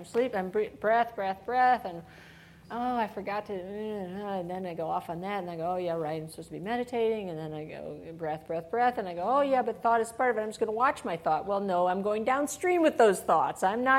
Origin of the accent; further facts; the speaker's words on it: Illinois, United States; "Oh, that's easy. I grew up in Illinois."